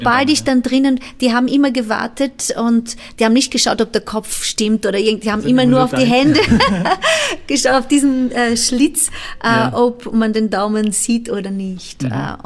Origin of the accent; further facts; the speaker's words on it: Timor-Leste; born there; German is a second language; ich bin im Osttimor geboren, das ist eine ex-portugiesische Kolonie.